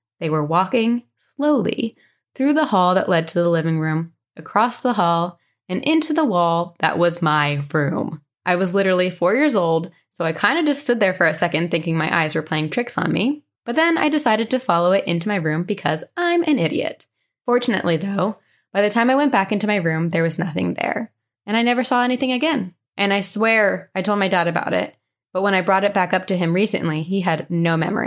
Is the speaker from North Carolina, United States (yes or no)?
yes; Raleigh, North Carolina, United States; I'm from the Raleigh area in North Carolina and moved around the area a lot as I grew up.